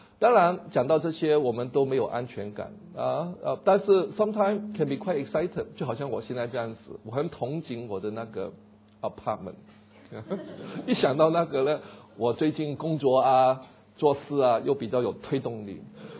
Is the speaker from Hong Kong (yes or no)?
yes; Hong Kong; now in United States; 因为我在香港长大的嘛。我经常告诉我的美国朋友，我一生以来第一次看见森林是在美国。